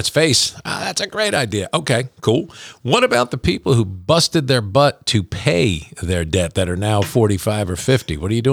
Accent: New Jersey, United States; now in Kentucky, United States; You know, growing up in New Jersey, moving to Kentucky, I thought I knew everything there was to know.

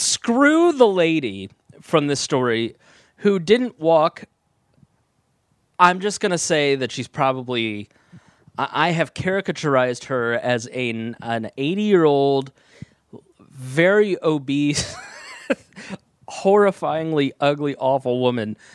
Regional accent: Plainfield, Indiana, United States; I grew up in Plainfield, Indiana. It's a suburb of Indianapolis.

